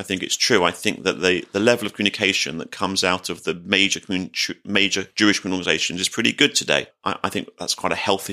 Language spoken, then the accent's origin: English; London, United Kingdom; Yes, I was born in London. I was born in Palmer's Green and raised in Palmer's Green